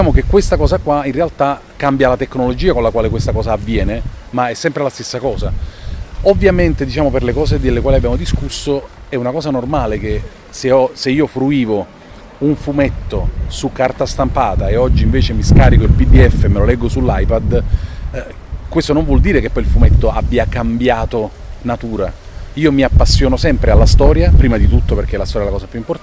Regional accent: Naples, Campania, Italy; cioè io sono napoletano, mi hanno detto per 25 anni che se volevo fare l'animazione dovevo andare via dall'Italia

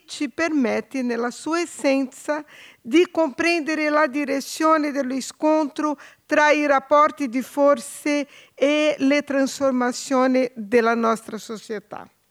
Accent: Brazil; accent: Brazilian; Italian is a second language; devo parlare in italiano con il mio accento così forte brasiliano.

